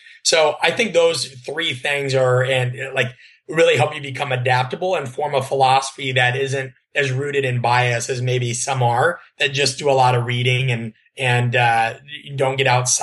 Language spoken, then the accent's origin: English; Omaha, Nebraska, United States; I'm from Omaha, Nebraska. I'm from Omaha, Nebraska. I'm about as simple as it gets.